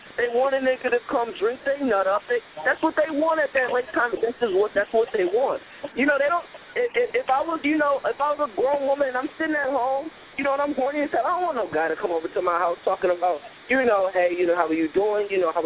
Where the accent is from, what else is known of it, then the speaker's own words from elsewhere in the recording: Rochester, New York, United States; I'm not from Buffalo myself. I'm actually from Rochester.